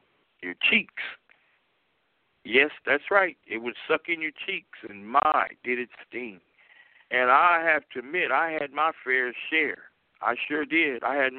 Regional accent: United States; born there; English is a second language; I'm an African that happened to be born in America. English is not my native language. It's not. It's definitely not my mother tongue.

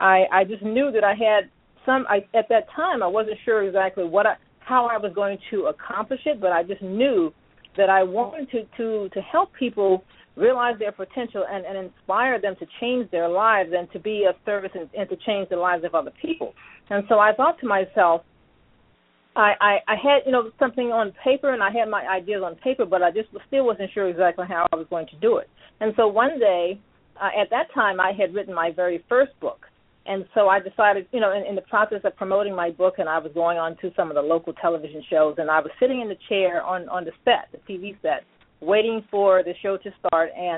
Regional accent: Virginia, United States; I'm actually calling from the Washington, D.C. area, and that really is home to me, Virginia, actually.

